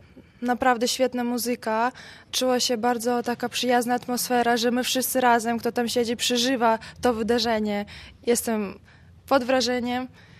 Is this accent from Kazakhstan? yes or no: no; Grodno, Grodno Region, Belarus; now in Warsaw, Poland; jestem z Białorusi, z miasta Grodno. Studiuję w Warszawie na Uniwersytecie Medycznym